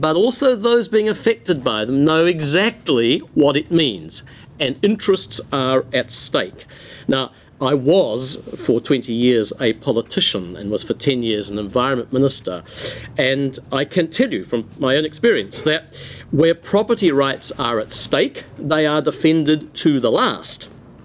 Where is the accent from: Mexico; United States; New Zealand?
New Zealand; I come from New Zealand, and my country has just put in place